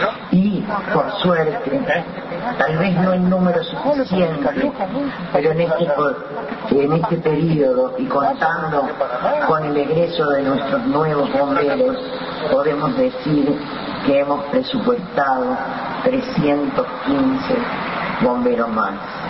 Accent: Uruguay; como pueblo uruguayo

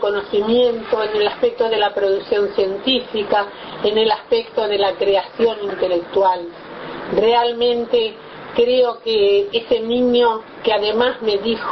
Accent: Uruguay; un orgullo como uruguaya

